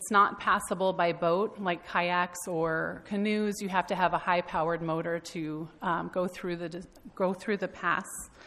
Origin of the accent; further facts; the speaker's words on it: Washington, United States; I grew up in the Puget Sound in Washington State, and my grandparents lived on Whidbey Island.